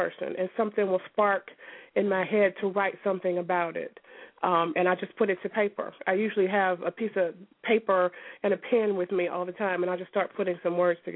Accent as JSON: {"language": "English", "town": "Atlanta", "region": "Georgia", "country": "United States", "said": "I am from Atlanta. I am 47 years old"}